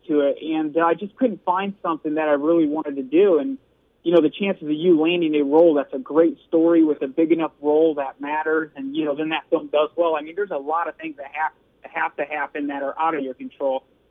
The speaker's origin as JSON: {"language": "English", "town": "Goshen", "region": "Indiana", "country": "United States", "tie": "born there", "also_born_or_lived": "Chicago", "lives_now": "Los Angeles, United States", "said": "Yeah, I was born in Goshen, Indiana, you know, right around South Bend there."}